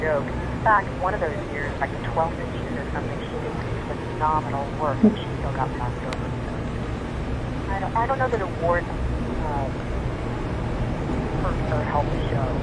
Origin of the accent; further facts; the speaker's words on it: Iowa, United States; But no, I'm curious where she's from. I grew up in the Papua, Iowa.